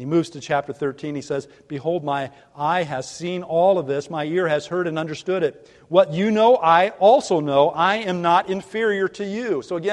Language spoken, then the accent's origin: English; United States; born there; And why I was born in America rather than somewhere else, I don't know.